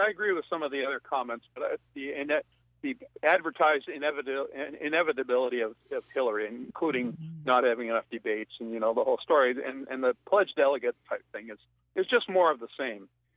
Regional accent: Vermont, United States; I'm from Vermont, obviously

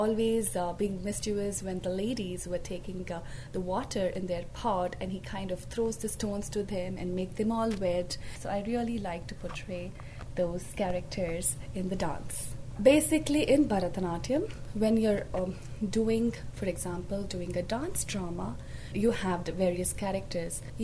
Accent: Bangalore, Karnataka, India; now in Urbandale, United States; I'm originally from Bangalore, South India, and now residing in Urbandale, Iowa.

